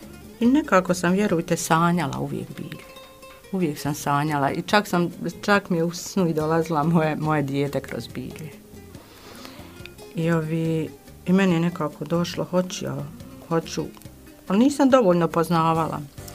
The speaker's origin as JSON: {"language": "Bosnian", "town": "Lukavica", "country": "Bosnia & Herzegovina", "tie": "born or raised there", "said": "Pa ja sam iz Lukavice rodom i udala sam se u Lukavicu. Već 34 godine sam u braku, majka sam dvoje djece, domaćica sam"}